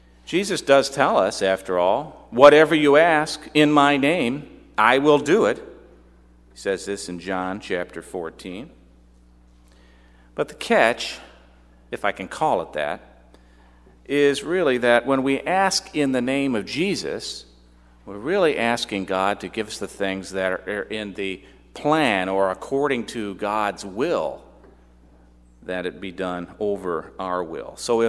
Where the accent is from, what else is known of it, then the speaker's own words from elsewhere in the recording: Michigan, United States; but I'm from Michigan, so you know.